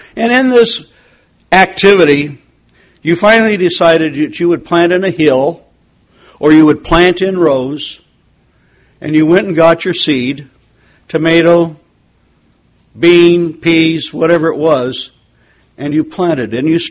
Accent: Wyoming, United States; Growing up in Wyoming, the value of rains at the proper season for wheat is unbelievable.

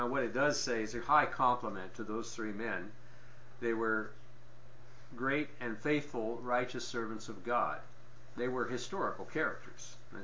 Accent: United States; you know, I'm an American

